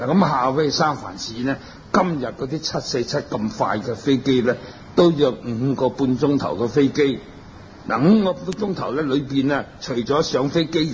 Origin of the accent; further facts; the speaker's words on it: Hong Kong; 旧时啦，我哋香港人南蛮啊